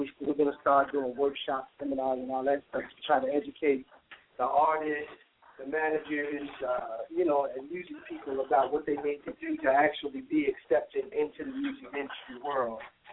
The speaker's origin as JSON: {"language": "English", "town": "Chicago", "region": "Illinois", "country": "United States", "tie": "born or raised there", "also_born_or_lived": "California", "said": "I spent a lot of time out in California. I'm born and raised in Chicago, but spent a lot of time out on the West Coast, and got a couple of platinum records out there. But now I'm back in the Chi in the Midwest"}